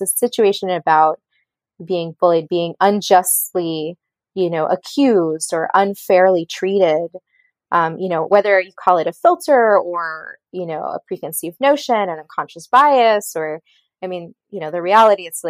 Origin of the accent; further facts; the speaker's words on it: Colombia; also born or lived in Nigeria / France / Venezuela / United States; So I'm from Colombia, and I grew up in 5 different countries. I grew up in Nigeria, France, Venezuela, the States, and in Colombia, of course.